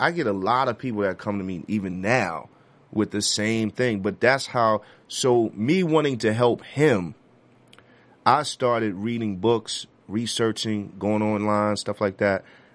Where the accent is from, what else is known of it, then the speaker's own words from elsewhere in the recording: Bronx, New York, United States; Me and my partner, Jamie O, when we grew up together in the Bronx, we were right in the heart